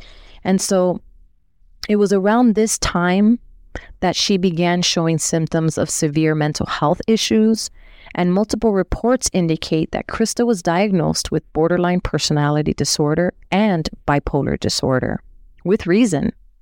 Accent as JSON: {"language": "English", "region": "Florida", "country": "United States", "said": "If I'm not mistaken, there was a Job Corps program here in Florida. I'm from South Florida."}